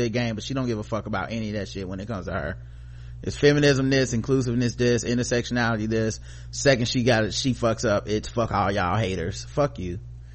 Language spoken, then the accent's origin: English; Brooklyn, New York, United States; despite growing up in Brooklyn, being exposed to some aspects of the Hasidic community.